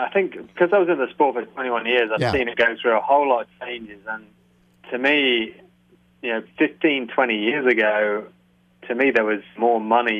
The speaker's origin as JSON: {"language": "English", "region": "England", "country": "United Kingdom", "moved": "as an adult", "lives_now": "United States", "said": "It's pretty warm down here in North Carolina, so enjoying some heat. As an English guy, I'm not used to."}